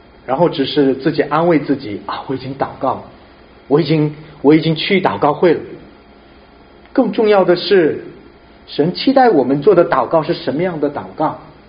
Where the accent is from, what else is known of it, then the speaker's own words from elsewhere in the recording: South Korea; 我是一位韩国牧者，成长在韩国教会